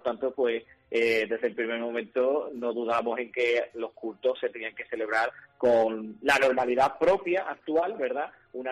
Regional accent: Sanlúcar de Barrameda, Andalusia, Spain; now in Ubrique, Spain; yo que vengo de la zona de Sanlúcar de Barrameda, que soy natural de allí

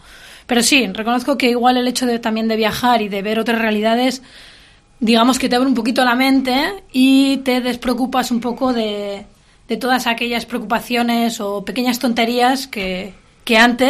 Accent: Tudela, Navarre, Spain; Pues mira, yo soy de aquí, soy de Tudela

